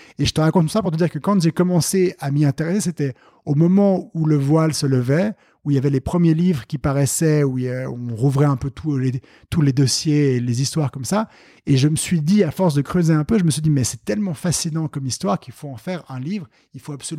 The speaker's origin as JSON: {"language": "French", "region": "Geneva", "country": "Switzerland", "tie": "born there", "said": "Je suis né à Genève, mais d'une mère qui est née française."}